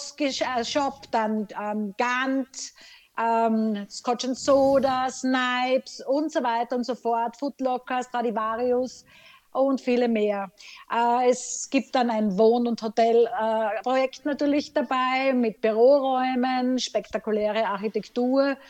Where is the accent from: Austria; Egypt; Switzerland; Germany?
Austria; Graz, Styria; in meiner Heimat Graz